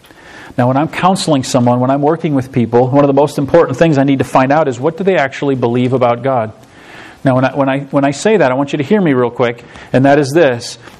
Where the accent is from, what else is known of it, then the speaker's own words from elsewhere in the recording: Alsip, Illinois, United States; Now, I grew up in Alsip, Illinois, just an hour and a half or so north of here. I grew up there my whole life. My parents still live there.